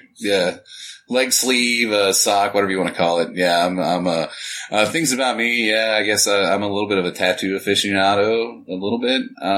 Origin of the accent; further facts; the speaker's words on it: Texas, United States; We're from the North Texas area. I won't tell you exactly